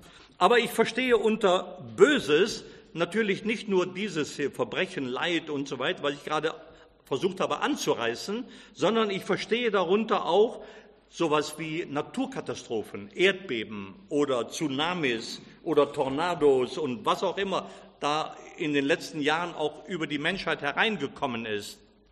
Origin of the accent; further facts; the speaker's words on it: Rhineland, Germany; wie man bei uns im Rheinland sagt, die haben das verdorben, versemmelt